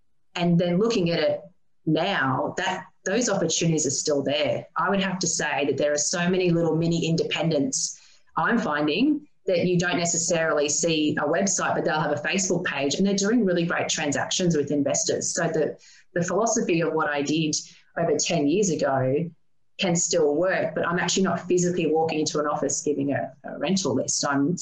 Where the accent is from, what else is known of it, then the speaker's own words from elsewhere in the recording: Maryborough, Australia; growing up in Maryborough, a population of 27,000, we had businesses that had been in the area for 50, 80 years